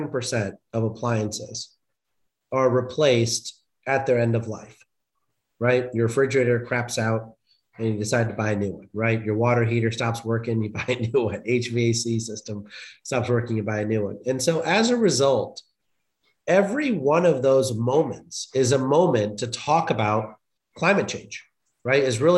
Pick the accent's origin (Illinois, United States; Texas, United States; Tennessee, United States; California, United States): Illinois, United States; I absolutely loved growing up in Illinois and going to school at the University of Illinois